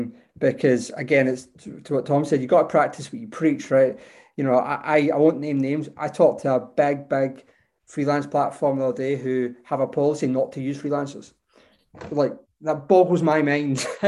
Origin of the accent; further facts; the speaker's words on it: Scotland, United Kingdom; Yeah, so being Scottish, Scotland's not great at sports, but one of the sports that we're okay at is rugby.